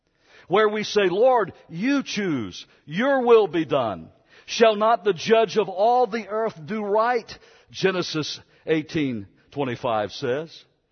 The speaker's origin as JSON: {"language": "English", "region": "Arizona", "country": "United States", "tie": "born or raised there", "said": "Growing up in Arizona, that was a pretty hard thing to swallow. No electricity. No color TV at that time."}